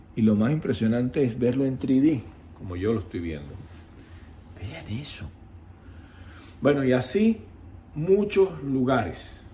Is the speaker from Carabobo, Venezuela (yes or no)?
yes; Valencia, Carabobo, Venezuela; Vamos a poner Valencia, yo soy de Valencia.